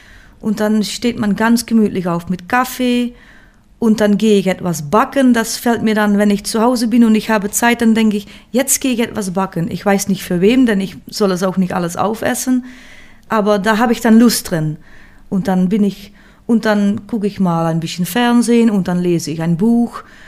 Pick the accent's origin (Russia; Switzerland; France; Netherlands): Netherlands; now in Belgium; Ich denke, da, wo ich geboren bin, das bleibt meine Heimat, ja. Ich bin schon 3 oder 24 Jahre wohne ich in Belgien.